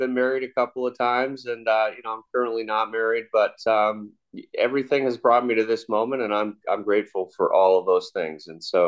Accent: England, United Kingdom; also born or lived in New York / Los Angeles / Europe; now in Canada; I grew up in England, kind of traveled a lot as a young kid, lived in New York, Los Angeles, Europe for a while. Eventually ended up in Canada, a place that I hold near and dear to my heart. I live in Ontario.

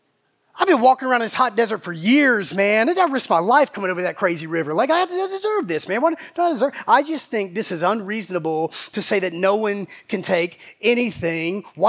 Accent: Macon, Georgia, United States; She loved Rusty Wallace, and we grew up in Macon.

